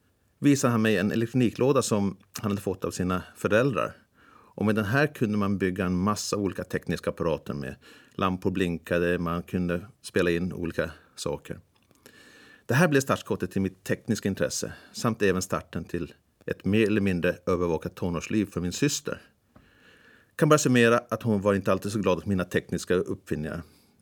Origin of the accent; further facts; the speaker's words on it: Östra Möckele, Sweden; som jag nämnde tidigare så växte jag upp i Östra Möckele, mitt emot OSS. Där bodde jag tillsammans med mina två äldre syskon, Lennart och Kristina. Och självklart våra föräldrar Hans och Barbro.